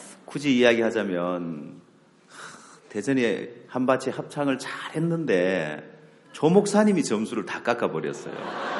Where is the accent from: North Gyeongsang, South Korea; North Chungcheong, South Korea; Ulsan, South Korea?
Ulsan, South Korea; 제 고향이 울산인데